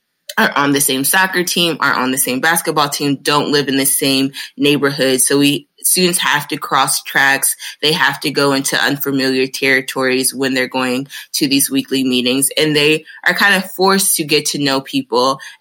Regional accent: Shaker Heights, Ohio, United States; So I went to Shaker. I grew up in Shaker. My family's originally from South Carolina, so we really don't have family up here in the Cleveland area

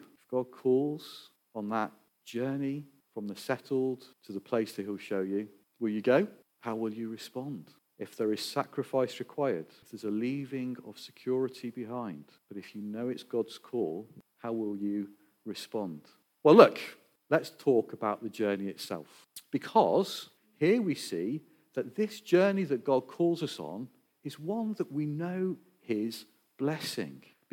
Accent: Birkenhead, North West England, United Kingdom; accent: Scouse; I'm originally from the Northwest, if you were trying to guess my accent. It's a little bit confused, but I was a Scouser originally. My mum will tell you we're from near Chester, but we weren't. We're from Birkenhead

